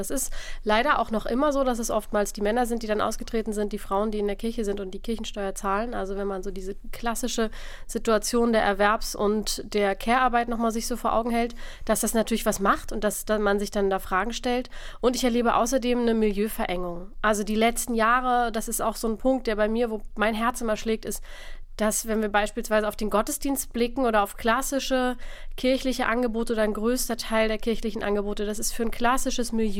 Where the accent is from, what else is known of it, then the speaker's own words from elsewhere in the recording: Berlin, Germany; Und ich bin in Berlin aufgewachsen und kenne dadurch auch irgendwie ganz viele verschiedene Facetten.